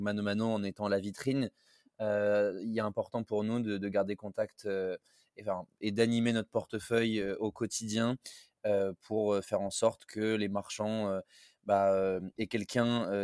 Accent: Lille, Hauts-de-France, France; Un deuxième ch'ti du coup … j'ai 26 ans, je viens de Lille aussi

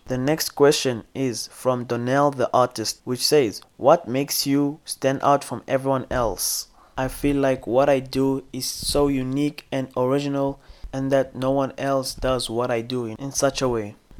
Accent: Tebessa, Tébessa Province, Algeria; I am from Tebessa, Algeria, and I'm 19 years old.

